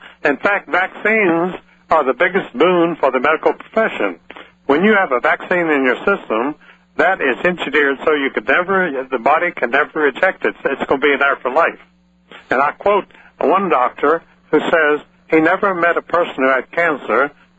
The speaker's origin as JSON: {"language": "English", "region": "Virginia", "country": "United States", "said": "I have repeatedly written to here in my home state of Virginia, where Woodrow Wilson was born, a few blocks from where I'm sitting."}